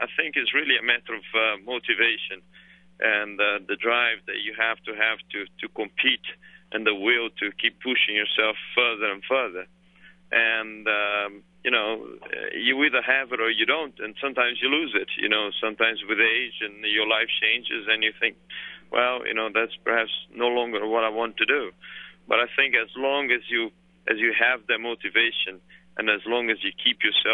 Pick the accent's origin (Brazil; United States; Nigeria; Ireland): Brazil; All I know is there's suddenly a great deal of passion for the sport in my home country. You know, it's really a tradition that started back in the early 70s with the success of my countryman Emerson Fittipaldi